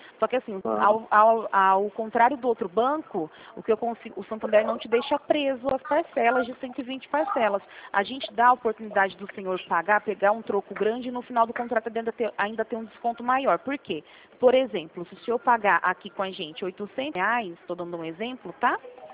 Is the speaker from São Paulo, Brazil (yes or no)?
yes; Rio Claro, São Paulo, Brazil; Eu sou daqui de Rio Claro mesmo